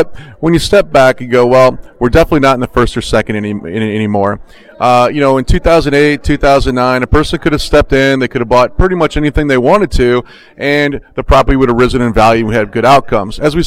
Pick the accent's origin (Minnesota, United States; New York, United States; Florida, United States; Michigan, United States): Florida, United States; Orlando; I'm from Orlando, so I can pick on Tampa.